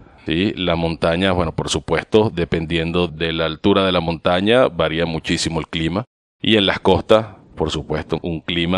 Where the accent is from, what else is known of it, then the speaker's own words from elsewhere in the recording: Caracas, Capital District, Venezuela; De la ciudad capital de Caracas.